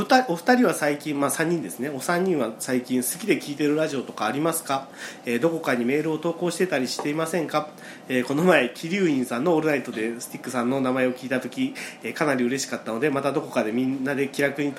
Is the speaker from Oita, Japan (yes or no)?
yes; Oita, Japan; 大分出身なんで。